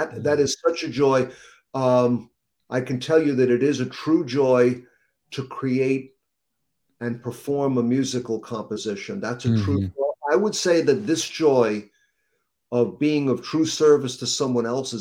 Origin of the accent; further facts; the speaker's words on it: Wantagh, New York, United States; So I grew up in Wantagh.